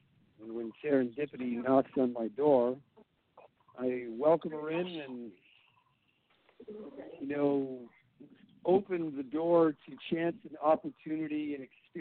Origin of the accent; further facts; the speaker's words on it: Connecticut, United States; I grew up in Connecticut as the youngest of four